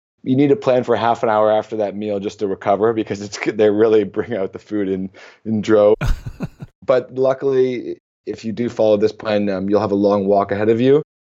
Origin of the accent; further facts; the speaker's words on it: Canada; I love Istanbul in the spring, and that's largely because I'm Canadian.